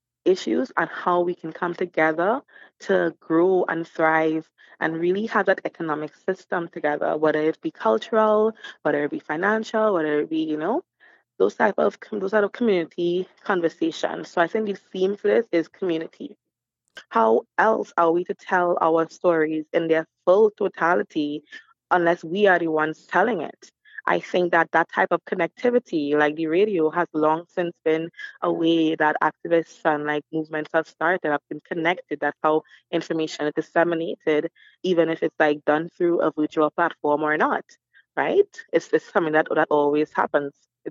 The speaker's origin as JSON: {"language": "English", "country": "Trinidad & Tobago", "said": "I am Trinidadian, however, I'm also a Newfoundlander."}